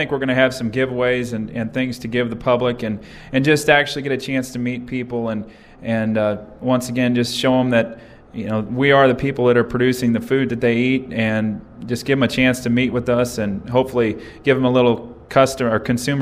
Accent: Marthasville, Missouri, United States; I'm from Marthasville, Missouri, and I'm from a diversified family farm where we raise Polled Hereford cattle, soybeans, corn, wheat, and alfalfa hay.

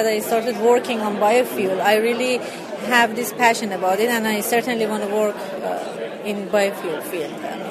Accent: Iran; moved away as an adult; now in South Dakota, United States; I'm originally from Iran. I live now in South Dakota, South Dakota State University, studying my PhD.

